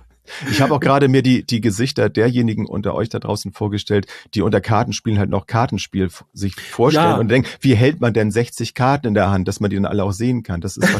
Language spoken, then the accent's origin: German; Bad Segeberg, Schleswig-Holstein, Germany; Aber Bad Segeberg halt Schleswig-Holstein. Meine Heimat City hier.